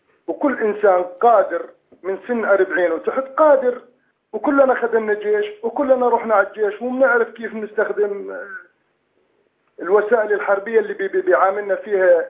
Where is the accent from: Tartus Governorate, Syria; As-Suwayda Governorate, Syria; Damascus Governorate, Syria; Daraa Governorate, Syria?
Daraa Governorate, Syria; Daraa; أنا ابن الحارة، ابن الحارة. نعم. من مدينة درعا.